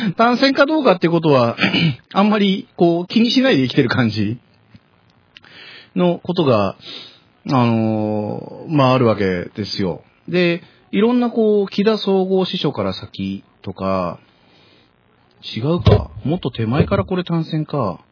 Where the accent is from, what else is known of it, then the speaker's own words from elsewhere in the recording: Tokyo, Japan; 僕が東京生まれで東京育ちだからってことなのかもしれないけど